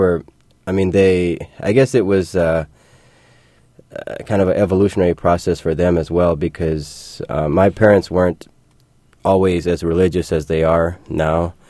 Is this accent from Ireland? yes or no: no; Detroit, Michigan, United States; also born or lived in Bangladesh; and I grew up in the Midwest in Detroit.